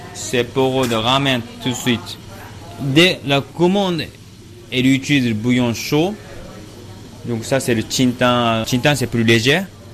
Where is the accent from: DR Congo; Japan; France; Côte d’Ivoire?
Japan; Osaka; French is a second language; Moi, je viens d'Osaka, par hasard.